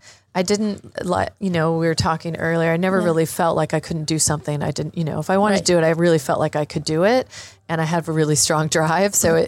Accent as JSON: {"language": "English", "region": "California", "country": "United States", "tie": "born or raised there", "said": "My parents are from Iowa, and I've grew up mostly in the Bay Area."}